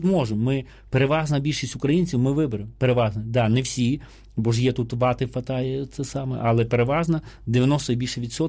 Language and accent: Ukrainian; Rivne Oblast, Ukraine; Я з Рівненської.